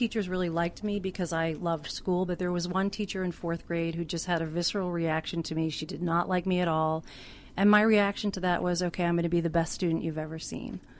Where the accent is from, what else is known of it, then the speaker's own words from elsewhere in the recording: Boston, Massachusetts, United States; I'm from Boston. That was new to me.